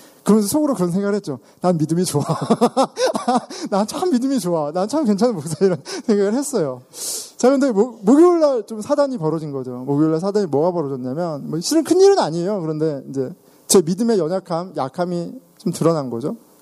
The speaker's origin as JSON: {"language": "Korean", "country": "South Korea", "said": "내가 한국 남자인 것"}